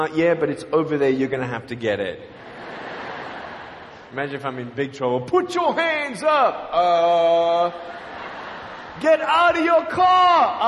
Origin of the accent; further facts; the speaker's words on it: Australia; now in Los Angeles, United States; I'm from Australia. Anybody one day want to go to Australia? It's such a cool place. And I now live in LA. I'm a Southern California boy. So I only live about 4 hours from here.